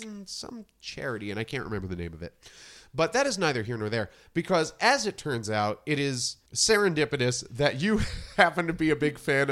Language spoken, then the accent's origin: English; Wyckoff, New Jersey, United States; Straight out of my hometown, Wyckoff, New Jersey.